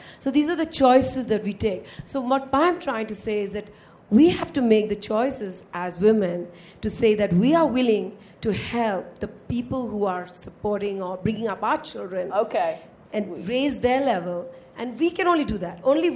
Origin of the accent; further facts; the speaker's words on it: India; And as far as I'm concerned, I come from India.